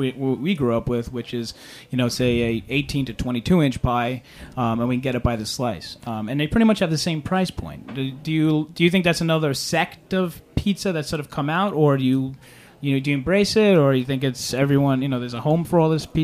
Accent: Staten Island, New York, United States; Now, I come from Staten Island

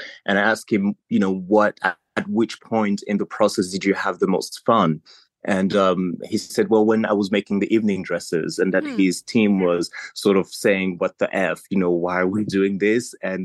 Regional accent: Paris, Île-de-France, France; also born or lived in Ivory Coast / Morocco / Nigeria / Benin; Yeah, I grew up born in Paris, grew up in France, then Ivory Coast, Morocco, Nigeria, wow. Benin, a bit of Togo. Then I moved to London to study.

